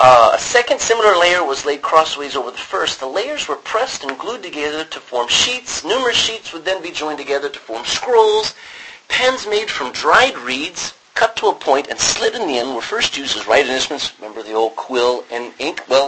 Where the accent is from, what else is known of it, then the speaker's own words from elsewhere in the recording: Texas, United States; I'm from Texas, and sometimes my slang comes out.